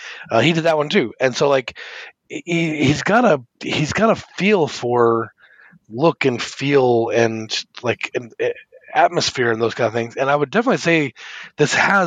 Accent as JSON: {"language": "English", "country": "United States", "said": "as an American that doesn't know a ton about it"}